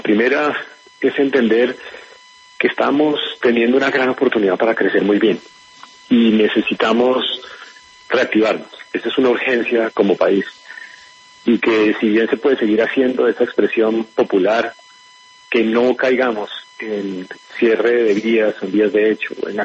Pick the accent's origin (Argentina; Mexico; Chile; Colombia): Colombia; Y ahí es donde no podemos incurrir en ese error como país, como colombianos.